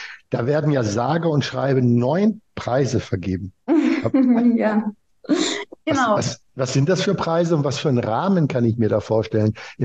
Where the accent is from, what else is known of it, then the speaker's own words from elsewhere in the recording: Germany; kann ich als Deutscher auch nur rumhüpfen?